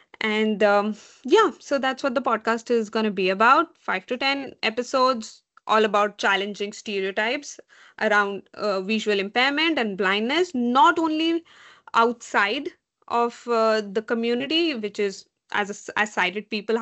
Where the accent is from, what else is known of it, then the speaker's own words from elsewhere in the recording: Delhi, India; now in Florida, United States; Hello everyone … I am a female, a millennial, I'm an Indian. I am currently living in the US, in Florida, born and brought up Delhiite.